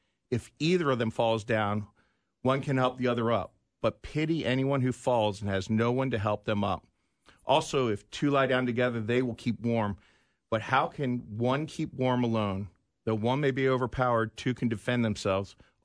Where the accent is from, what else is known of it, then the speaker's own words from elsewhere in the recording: East Coast, United States; I'm not Midwest. I'm from the East Coast.